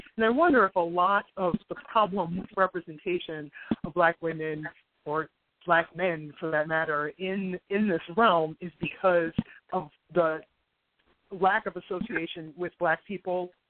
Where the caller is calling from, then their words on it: Washington, District of Columbia, United States; I'm in Washington, D.C.